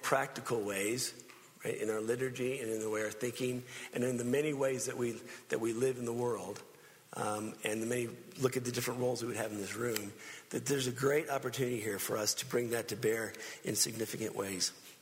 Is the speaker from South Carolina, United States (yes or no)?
no; Texas, United States; I'm from Texas, man. That rings true.